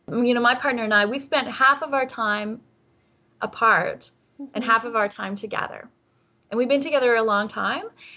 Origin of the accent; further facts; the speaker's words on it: North Bay, Ontario, Canada; So I grew up in North Bay, Ontario. We skied and canoed.